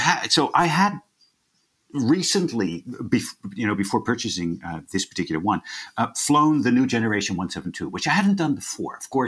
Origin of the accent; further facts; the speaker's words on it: Netherlands; now in Australia; this is my seventh country, right? I'm from the Netherlands originally, which is sort of the tiniest, a very densely populated piece of Europe.